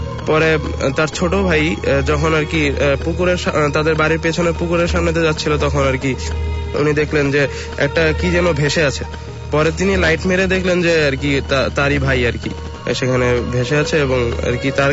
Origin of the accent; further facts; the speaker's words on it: Dhaka, Dhaka Division, Bangladesh; মোহাম্মদপুর থেকে।